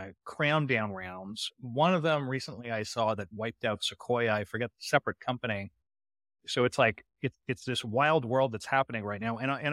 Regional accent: Canada; Sorry, I'm Canadian.

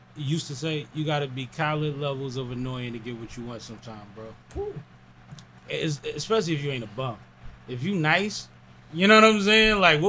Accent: Philadelphia, Pennsylvania, United States; I'm from Philly.

